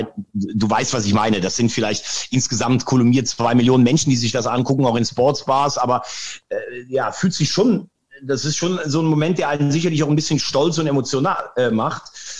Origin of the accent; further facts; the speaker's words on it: Rhineland-Palatinate, Germany; weil ich habe dann halt bei der Spielvereinigung Andernach gespielt und mein Heimatort war 10 Kilometer davon entfernt.